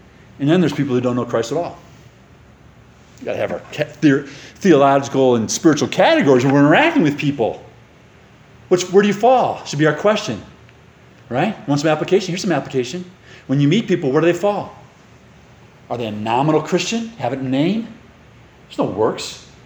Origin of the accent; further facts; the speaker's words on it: Chicago, Illinois, United States; Now I'm from Chicago. Please bear with me. Okay, I know I'm in the South.